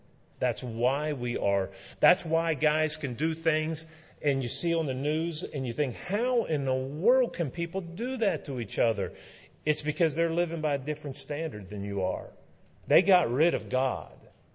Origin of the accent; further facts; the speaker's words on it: West Virginia, United States; I grew up in West Virginia.